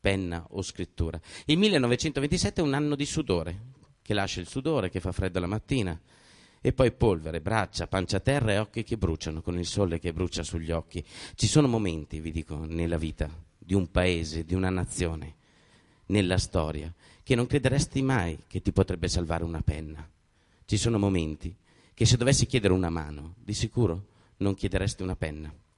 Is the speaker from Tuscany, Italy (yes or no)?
no; Milan, Lombardy, Italy; avrete capito dal mio accento che non sono proprio siciliano, no? Io vengo da Milano, dalla Lombardia.